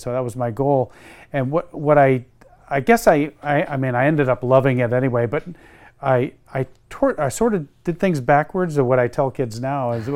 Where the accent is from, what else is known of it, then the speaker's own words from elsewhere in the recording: New York, United States; I had to look down and see the Finger Lakes in New York and kind of triangulate to where my hometown is. But a very small town, very small school.